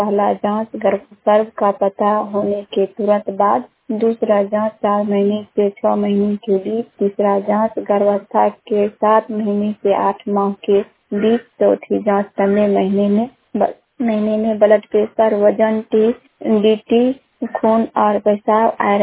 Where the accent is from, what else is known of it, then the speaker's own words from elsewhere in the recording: Mahishi, Bihar, India; मैं मैसी प्रखंड सहरसा से हूँ।